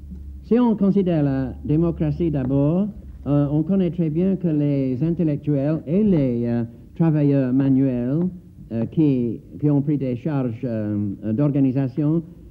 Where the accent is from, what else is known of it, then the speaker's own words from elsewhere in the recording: England, United Kingdom; French is a second language; Nous avons chez nous en Angleterre l'expression biological engineering, la technologie biologique.